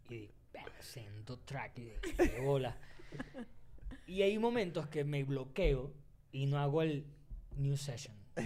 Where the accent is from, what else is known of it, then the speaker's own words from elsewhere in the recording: Valencia, Carabobo, Venezuela; yo vengo de Valencia, Venezuela. Muy raro porque todo el mundo dice que no, de Caracas. Bueno, venga, soy de Valencia, representando.